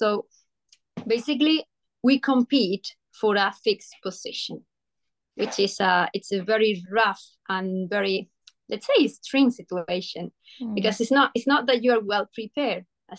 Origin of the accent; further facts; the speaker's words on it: Spain; English is a second language; I come from Spain and I've been an English teacher for 10 years.